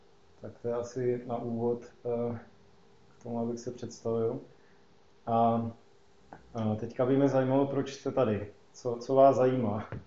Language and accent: Czech; Brniště, Liberec Region, Czechia; pocházím z Brniště v severních Čechách a k Bohu jsem přišel, nebo Krista jsem potkal zhruba ve 13 letech